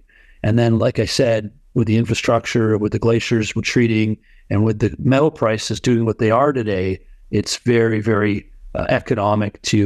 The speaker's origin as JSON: {"language": "English", "town": "Vancouver", "region": "British Columbia", "country": "Canada", "tie": "born or raised there", "said": "I was born and raised in Vancouver, BC."}